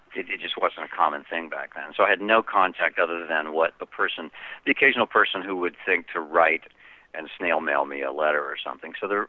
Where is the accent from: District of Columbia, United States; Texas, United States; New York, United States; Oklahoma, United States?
Oklahoma, United States; I was raised in Oklahoma, and in the summertime it would be 100 degrees out